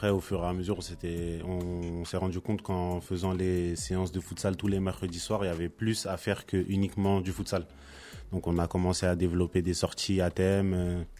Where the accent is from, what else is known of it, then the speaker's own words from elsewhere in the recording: Garges-lès-Gonesse, Île-de-France, France; j'ai 27 ans. J'ai grandi à Garges-lès-Gonesse, j'habite plus sur Garges-lès-Gonesse, mais j'y suis toujours.